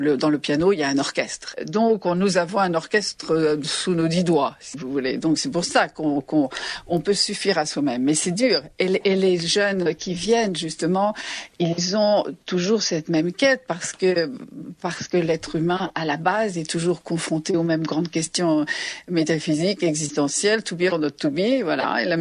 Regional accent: Brittany, France; Et puis probablement en tant que bretonne aussi, au départ j'ai un sens de la fidélité.

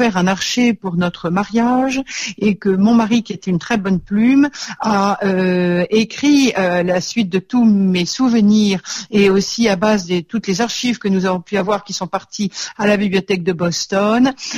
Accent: Paris, Île-de-France, France; je suis parisienne et j'ai une maison ici dans la région

